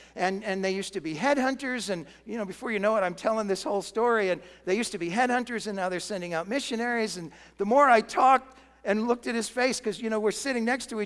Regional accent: Massachusetts, United States; I grew up in Massachusetts too

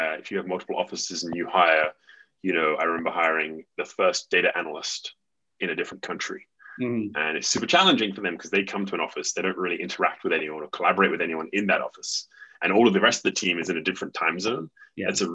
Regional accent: England, United Kingdom; I'm from England

